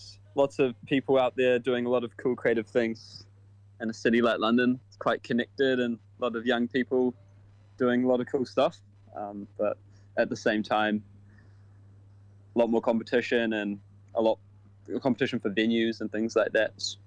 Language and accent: English; Auckland, New Zealand; I'm from Auckland originally.